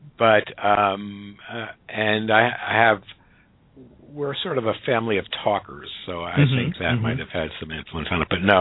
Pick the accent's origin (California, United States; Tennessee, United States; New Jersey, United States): New Jersey, United States; I was born in New Jersey, and I grew up there.